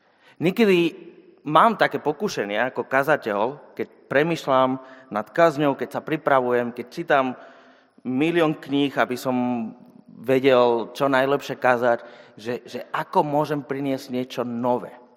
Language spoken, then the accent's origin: Slovak; Spain; Slovak is a second language; now in Žilina, Slovakia; ChatGPT vám bude oveľa lepším pomocníkom ako Španiel zo Žiliny.